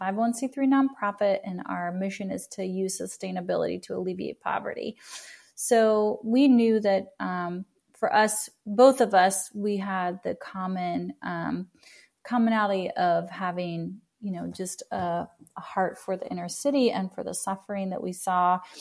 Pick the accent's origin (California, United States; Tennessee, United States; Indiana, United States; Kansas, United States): Kansas, United States; And for a lot of people, I grew up in Kansas, it was like, you know, a lot of the guys were rejected by their families.